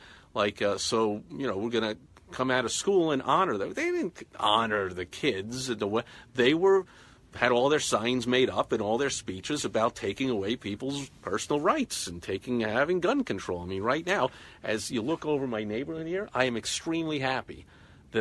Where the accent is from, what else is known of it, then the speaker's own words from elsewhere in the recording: United States; I'm a freedom guy. It's why I'm an American.